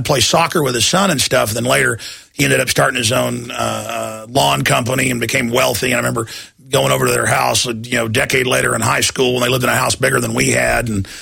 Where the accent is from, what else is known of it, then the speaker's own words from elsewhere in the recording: Dallas, Texas, United States; I grew up in Dallas medium tier golf course, nothing fancy, the neighborhood.